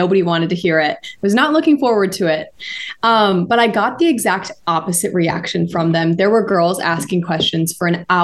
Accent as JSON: {"language": "English", "town": "Hanover", "region": "Michigan", "country": "United States", "said": "and I'm from Hanover, Michigan."}